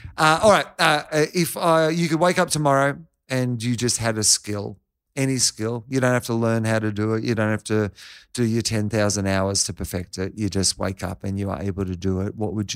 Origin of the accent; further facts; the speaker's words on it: Russia; I grew up in Russia. I'd never heard of ….